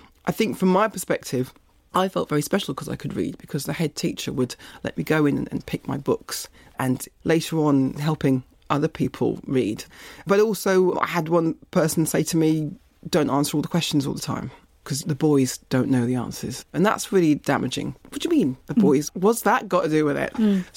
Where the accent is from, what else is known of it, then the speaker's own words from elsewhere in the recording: Barbados; accent: Bajan; At school, when I first started, my Bajan accent was much stronger.